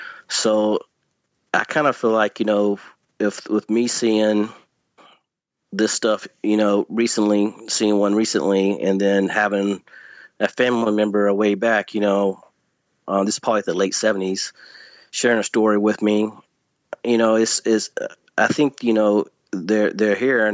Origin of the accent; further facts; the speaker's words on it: Louisiana, United States; whenever I grew up in Northeast Louisiana in a rural area